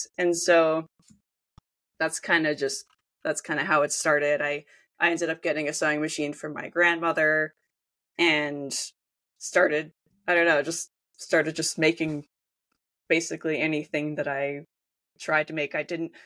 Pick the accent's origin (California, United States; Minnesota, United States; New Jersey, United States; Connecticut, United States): New Jersey, United States; now in Kansas, United States; I really enjoyed where I grew up. Like, most of my childhood, we were living in a little neighborhood in the suburbs, but we had woods behind our house.